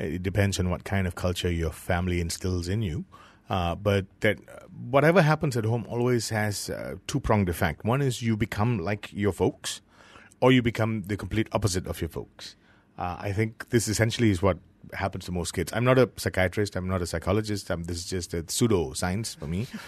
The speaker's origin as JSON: {"language": "English", "region": "Penang", "country": "Malaysia", "said": "I come from Penang originally."}